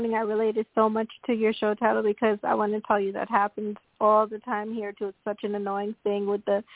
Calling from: New York, United States; I'm calling from Long Island, New York

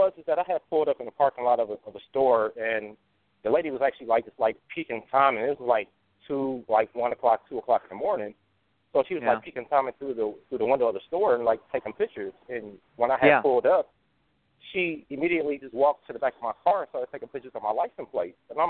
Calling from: Ohio, United States; I'm calling from Ohio.

